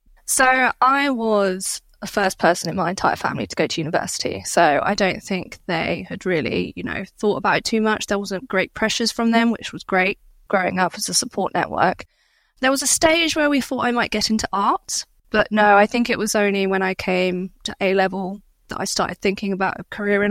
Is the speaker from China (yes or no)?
no; Isle of Wight, South East England, United Kingdom; Well, I grew up on the Isle of Wight